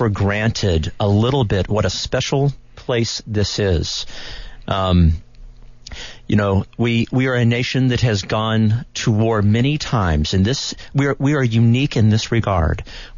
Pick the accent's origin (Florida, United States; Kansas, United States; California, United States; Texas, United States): Texas, United States; also born or lived in Rhode Island; up in a different part of the country than really where I grew up was in Texas.